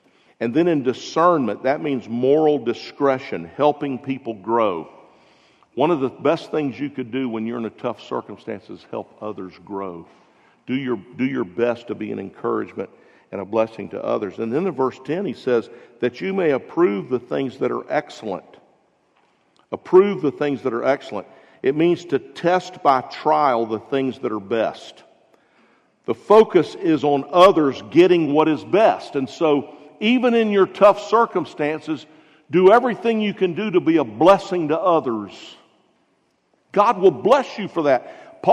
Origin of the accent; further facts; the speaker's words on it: Jacksonville, Florida, United States; Well, I'm from Jacksonville, so I was interested in that.